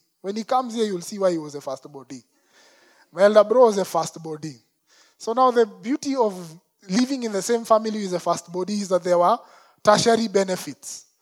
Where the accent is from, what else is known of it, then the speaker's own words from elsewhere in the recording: Umoja, Nairobi, Kenya; So I grew up in Umo. I've mentioned it many times.